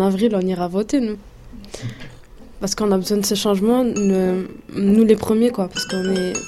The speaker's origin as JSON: {"language": "French", "country": "France", "tie": "born there", "said": "Moi, je suis née en France, c'est une richesse pour moi d'avoir une double culture."}